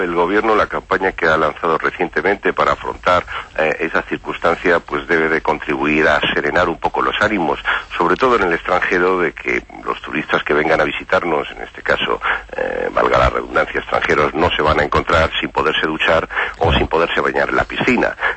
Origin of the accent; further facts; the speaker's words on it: Spain; los españoles ya somos el 50% de la propia demanda de nuestros lugares turísticos